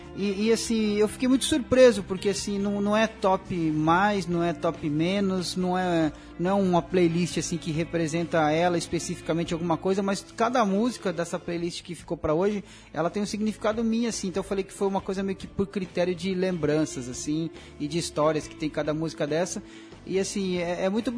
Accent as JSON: {"language": "Portuguese", "region": "Mato Grosso do Sul", "country": "Brazil", "tie": "born or raised there", "said": "depois eu desci para o Mato Grosso do Sul, lá para minha terra, vi minha família em Campo Grande"}